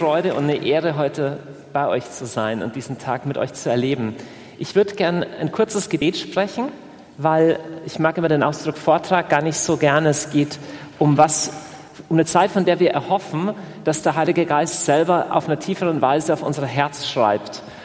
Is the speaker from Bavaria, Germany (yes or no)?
yes; Augsburg, Bavaria, Germany; ich komme aus Augsburg